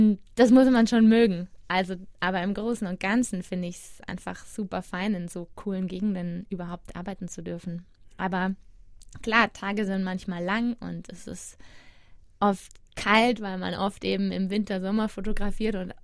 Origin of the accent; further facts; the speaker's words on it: Bavaria, Germany; Also, für uns in Bayern ist das ja Wahnsinn.